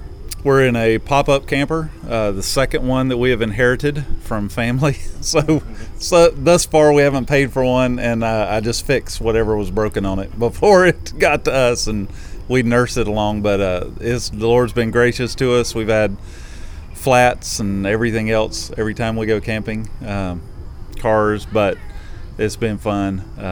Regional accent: South Carolina, United States; I'm from South Carolina, up near the North Carolina line, so we're not anywhere close to the hurricane.

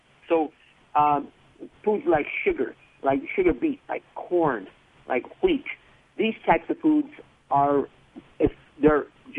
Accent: Los Angeles, California, United States; when I grew up in South Central L.A., it's a mixed neighborhood, a lot of minorities, a lot of poor people.

